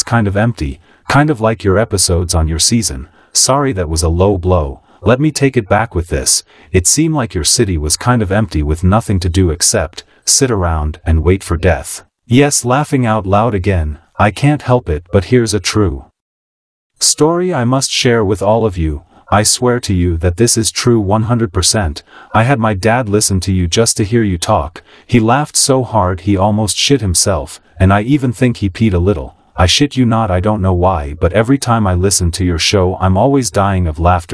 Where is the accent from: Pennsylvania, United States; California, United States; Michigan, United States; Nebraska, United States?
Pennsylvania, United States; Philadelphia; born there; because remember I was born in South Philly